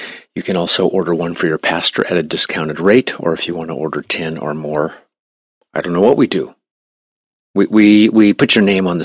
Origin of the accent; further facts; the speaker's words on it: Omaha, Nebraska, United States; I am from Omaha, Nebraska. I bleed Cornhusker red.